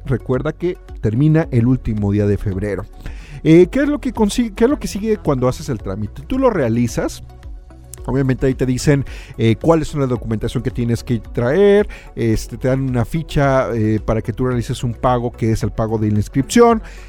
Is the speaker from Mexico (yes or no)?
yes; Mexico; como buenos mexicanos siempre dejamos todo al final